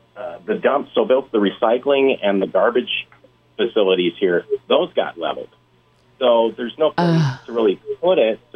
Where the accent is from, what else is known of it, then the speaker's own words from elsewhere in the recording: Missouri, United States; also born or lived in Wisconsin; I grew up originally in Missouri, so we have tremors, earthquakes